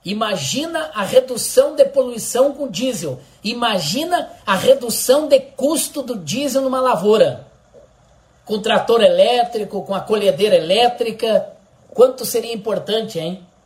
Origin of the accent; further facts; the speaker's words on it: Santiago, Rio Grande do Sul, Brazil; Quem é de Santiago, no Rio Grande do Sul, no interior gaúcho, né? Eu sou de Santiago, natural de Santiago.